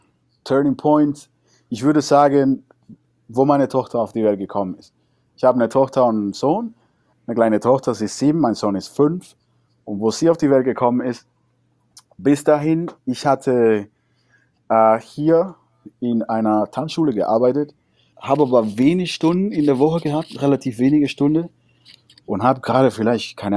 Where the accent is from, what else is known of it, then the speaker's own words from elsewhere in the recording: Cuba; now in Germany; ich habe mehr so eine generelle Erinnerung über meine Kindheit in Kuba